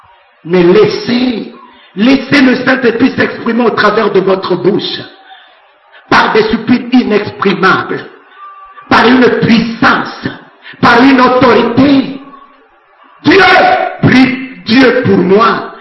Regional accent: Central African Republic; first language Sango; French is a second language; je suis centrafricain. Si je veux parler pour que vous n'écoutiez pas, j'ai dit à mon frère qui est centrafricain, dans notre langue, le sango, vous n'allez pas comprendre.

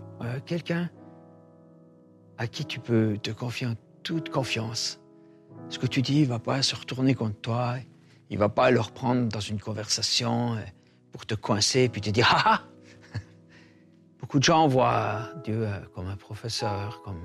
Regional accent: Switzerland; c'est parce que je suis au Canada, je viens de la Suisse, et c'est un peu ce qu'on appelle le jet lag.

